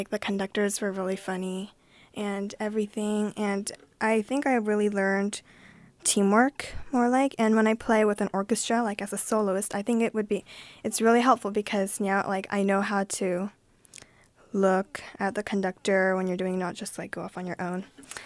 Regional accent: Mill Creek, Washington, United States; I come from Mill Creek, Seattle.

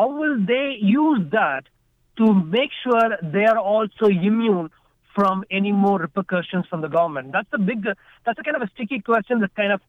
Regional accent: India; I'm from India

